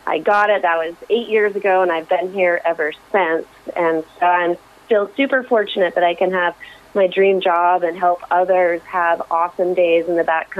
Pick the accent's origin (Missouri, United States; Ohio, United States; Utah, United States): Utah, United States; now in Alaska, United States; I am from Utah, and I lived there for quite some time